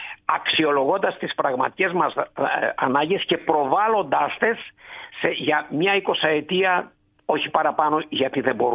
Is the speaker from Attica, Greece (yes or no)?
no; Peloponnese, Greece; Όχι, δεν είναι στην Κρήτη, είναι στη Μάνη.